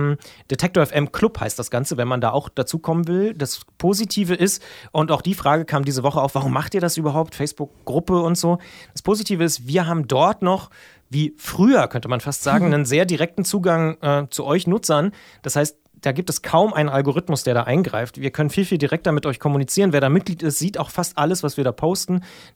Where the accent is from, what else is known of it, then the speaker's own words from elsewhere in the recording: Brandenburg, Germany; da muss ich als Ostdeutscher, um jetzt mal dein Bild aufzugreifen, der aus Brandenburg kommt